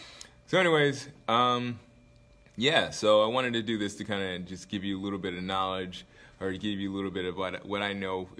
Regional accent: Anchorage, Alaska, United States; So anyways, I am from Alaska, Anchorage, Alaska. I went to high school in Anchorage, Alaska. From there, I moved around a lot because I was a military brat, but I ended up going to high school in Alaska, so I call that home

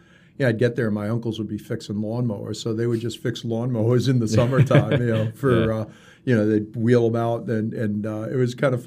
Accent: East Islip, New York, United States; now in Rochester, United States; Yeah, so I originally grew up in Long Island, New York, in a little town called East Islip, my entire childhood.

